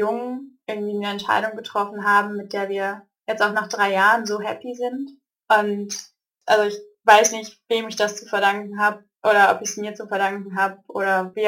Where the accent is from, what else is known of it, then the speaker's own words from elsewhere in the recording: Braunschweig, Lower Saxony, Germany; also ich komme ursprünglich aus Braunschweig